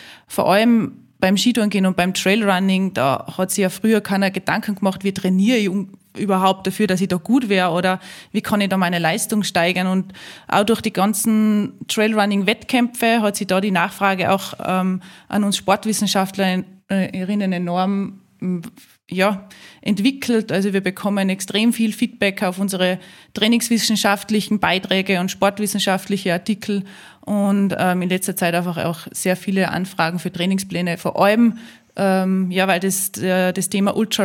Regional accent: Salzburg, Austria; ich bin in die Berge aufgewachsen, in der Nähe von Salzburg. Unser Haus steht mitten im Grünen.

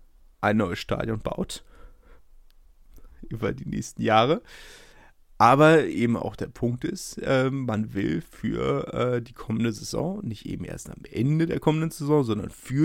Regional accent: Berlin, Germany; kennt man als Berliner auch

